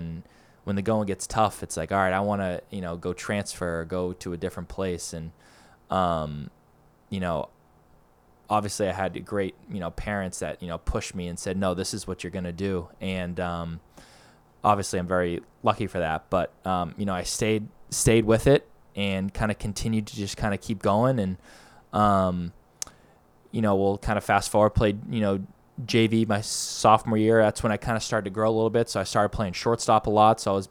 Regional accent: North Andover, Massachusetts, United States; You know, I'm from North Andover. Phillips Andover is, you know, 10 minutes from my house.

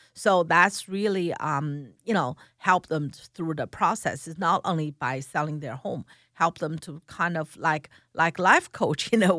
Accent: China; At that time, I come from China. We only have one room for the family of four, only one room, small room.

